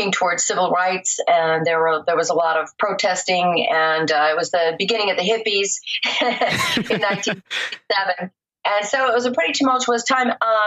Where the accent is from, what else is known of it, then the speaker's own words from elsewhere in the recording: New York, United States; also born or lived in Burlington, Vermont / Massachusetts / Rhode Island; From there, I lived all over New England, Massachusetts, Rhode Island, and then finally ended up in upstate New York, where I went to junior high and high school.